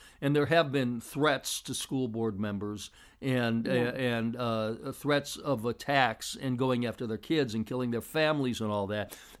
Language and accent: English; Skokie, Illinois, United States; I grew up in Skokie, where the Nazis marched long after I'd left.